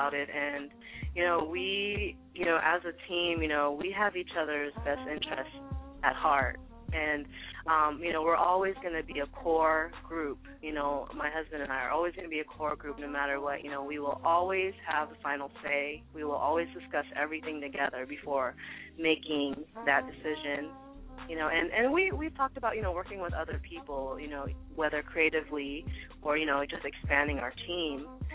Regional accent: Philippines; I am a Filipina from the Philippines, you know, creating and performing soul music.

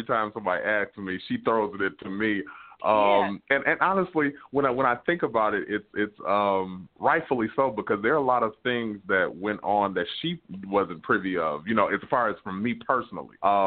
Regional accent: Detroit, Michigan, United States; now in California, United States; But when I came to California, cause I'm initially from Detroit

